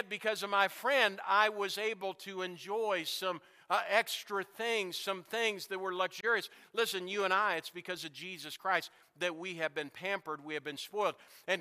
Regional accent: New Ulm, Minnesota, United States; You know, growing up in New Ulm, I can remember I had a friend.

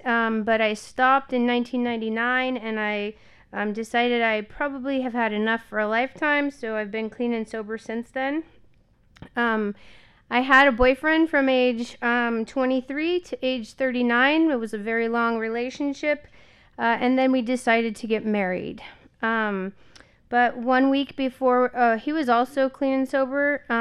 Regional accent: Walnut Creek, California, United States; I was born and raised in Walnut Creek, born in this hospital.

